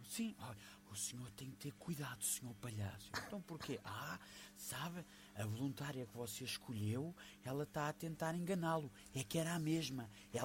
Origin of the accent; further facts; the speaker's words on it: Avelar, Centro, Portugal; ajudei lá na minha terra na festa de Natal da Sociedade Filarmónica Avelarense, que eu sou da Velara